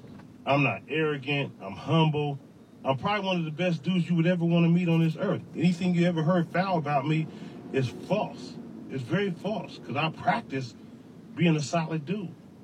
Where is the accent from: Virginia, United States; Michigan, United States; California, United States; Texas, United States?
California, United States; Vallejo; I'm from Vallejo. I connect. We family too. Because it's like, you know what I'm saying? That, like, I'm a Bay Area guy.